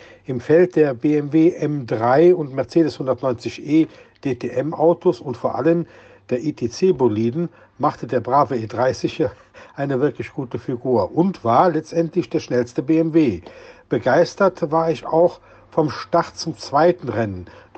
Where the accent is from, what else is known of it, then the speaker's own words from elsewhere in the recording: Rhineland, Germany; Als Rheinländer war mir das schon klar.